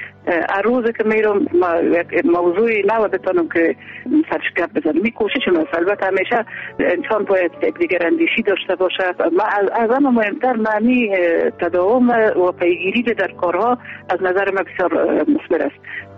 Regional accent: Kabul, Afghanistan; also born or lived in Kandahar; بعد از او ما از قندهار به کابل آمدیم.

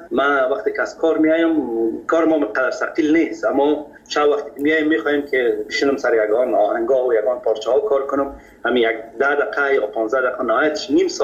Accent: Kabul, Afghanistan; در فامیل که ما بزرگ شدیم، ما از مردم خود کابل هستیم، از شهر کونه کابل،

